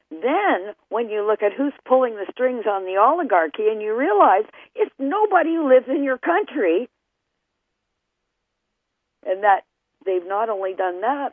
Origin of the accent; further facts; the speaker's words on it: Canada; I mean, I'm a Canadian, but I think I got that one right.